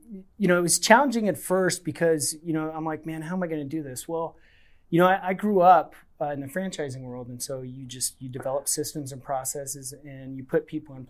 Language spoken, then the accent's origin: English; Leavenworth, Kansas, United States; So I grew up in Leavenworth, Kansas, and you know, it was great for that town.